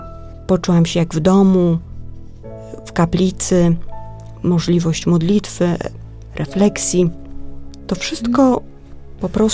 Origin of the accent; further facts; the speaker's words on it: Baltic coast, Poland; Podczas różnych spotkań w duszpasterstwie, skąd pochodzę, z Wybrzeża